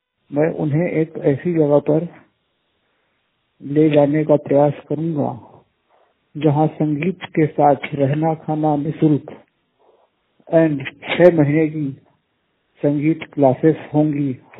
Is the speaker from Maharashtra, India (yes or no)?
no; Madhya Pradesh, India; मध्य प्रदेश जिला अनूपपुर का निवासी हूँ।